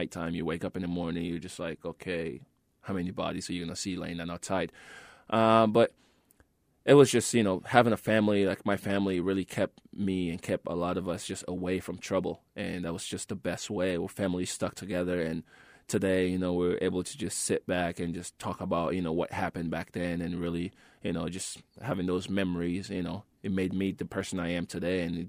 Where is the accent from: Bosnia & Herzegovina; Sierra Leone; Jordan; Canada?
Sierra Leone; Kenema, Eastern Province; now in United States; But you know, growing up in Kenema, you know, things were tough because when the war actually, you know, kicked off in Sierra Leone